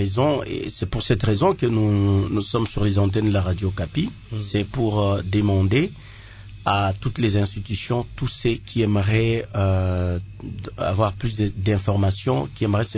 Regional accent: DR Congo; mais c'est une responsabilité de tous les fils et toutes les filles de la RDC en tant que Congolais.

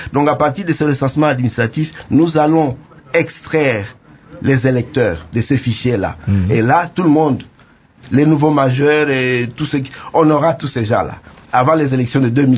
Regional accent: DR Congo; Mais vous savez, nous sommes tous des Congolais.

